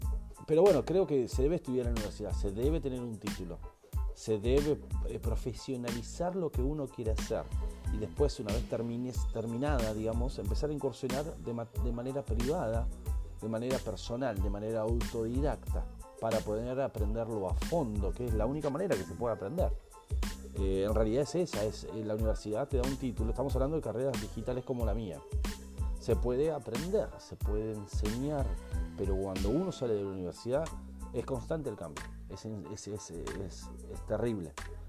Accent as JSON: {"language": "Spanish", "country": "Argentina", "said": "Hoy a los 39 años, ya de vuelta en mi país, regresé hace ya, en el 2012, hace ya 7 años que estoy acá en Argentina, de vuelta."}